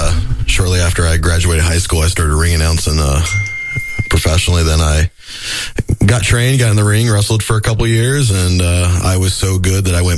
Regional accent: Ansonia, Ohio, United States; Yeah, I grew up in Ansonia.

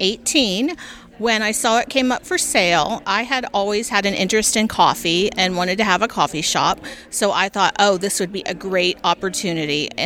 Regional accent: Fort Recovery, Ohio, United States; as you said. I was born and raised here in Fort Recovery. I am a town-raised girl.

